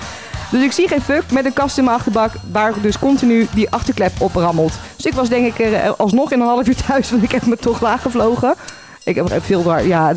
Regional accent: Netherlands; En wij praten altijd hard als Nederlander.

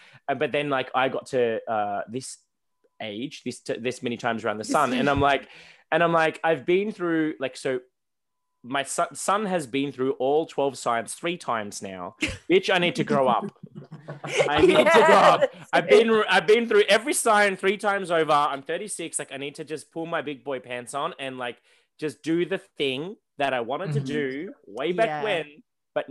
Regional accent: Australia; because I'm an Aussie, I'll say how it is.

